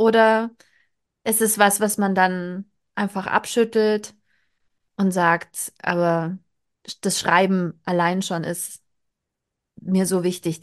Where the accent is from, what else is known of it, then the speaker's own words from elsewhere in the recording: Bavaria, Germany; ich komme aus Bayerisch-Schwaben, das ist Home-Turf.